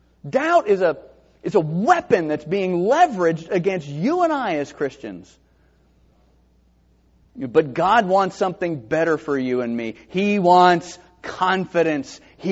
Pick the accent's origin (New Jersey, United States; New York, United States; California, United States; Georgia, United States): Georgia, United States; Valdosta; I grew up in Valdosta High School.